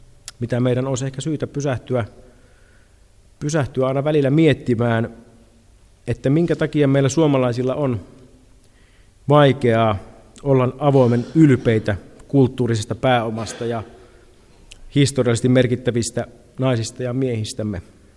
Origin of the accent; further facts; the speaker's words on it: Pieksämäki, South Savo, Finland; born there; Tästä oivallisena esimerkkinä käy synnyinkaupunkini Pieksämäki